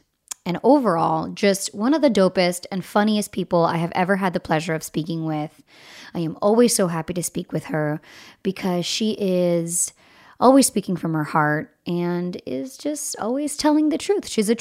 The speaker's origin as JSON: {"language": "English", "region": "East Coast", "country": "United States", "tie": "born or raised there", "said": "and I'm from Colombian heritage, and I grew up in the East Coast."}